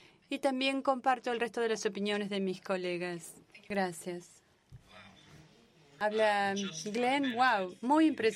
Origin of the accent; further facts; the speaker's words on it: Ukraine; soy de Ucrania